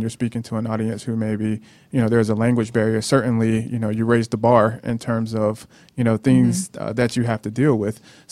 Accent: Virginia, United States; Now I'm from Virginia.

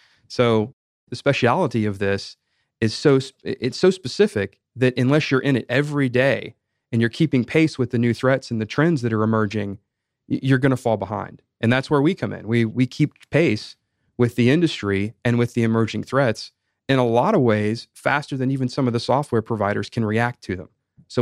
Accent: Roswell, Georgia, United States; I'm actually a native Atlantan, one of the few left. So I was born and raised in Roswell.

